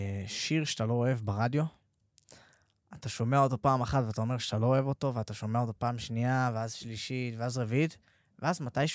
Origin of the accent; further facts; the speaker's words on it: Hadera, Haifa District, Israel; גדלתי בחדרה, לא, לא, לא, לא באיזשהו עושר, כאילו במינימום כזה האפשרי